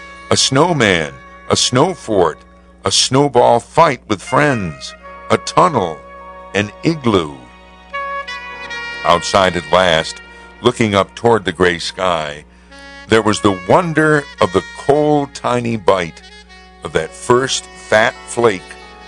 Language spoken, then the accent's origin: English; Amsterdam, New York, United States; When I was growing up on Park Hill, Amsterdam in the 50s, an especially snowy night was the herald of a fantastic possibility.